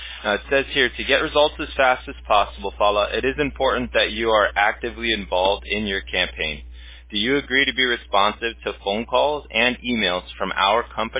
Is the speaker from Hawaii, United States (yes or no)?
yes; Hawaii, United States; I grew up on King Kamehameha Highway.